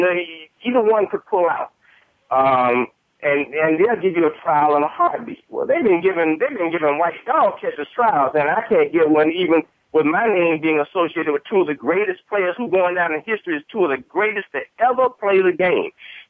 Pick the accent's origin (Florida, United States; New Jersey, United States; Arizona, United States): Florida, United States; Jacksonville; even here in my hometown, Jacksonville, and they go, you actually live here?